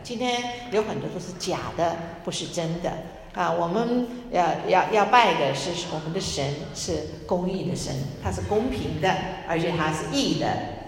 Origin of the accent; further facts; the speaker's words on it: China; 我们中国人喜欢撒谎